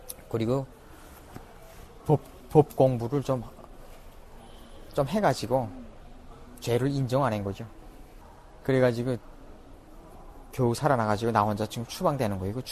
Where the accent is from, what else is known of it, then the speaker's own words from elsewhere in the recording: Pyongyang, North Korea; 평양 사람이 지방에 딱 가니까 야, 그 텃세가 얼마나 센지.